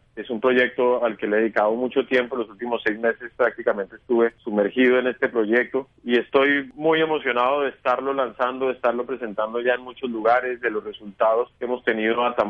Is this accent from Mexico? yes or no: no; Colombia; la Orquesta Sinfónica Nacional de Colombia. Es una orquesta emblemática en mi país